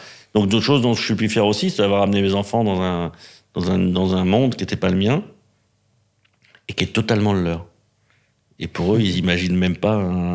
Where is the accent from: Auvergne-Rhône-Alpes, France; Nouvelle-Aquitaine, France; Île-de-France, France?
Île-de-France, France; moi, je viens de Seine-Saint-Denis, dans un endroit où t'es un garçon, tu fais la mécanique, t'es une fille, tu fais coiffeuse.